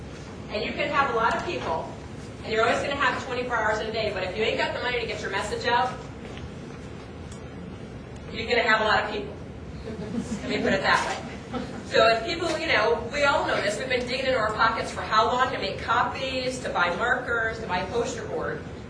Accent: Ohio, United States; I grew up in Ohio and went to Kent State University and majored in political campaign management.

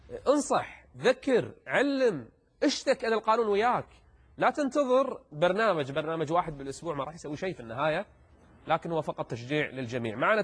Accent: Kuwait; وصل في قانون عندنا بالكويت ممنوع

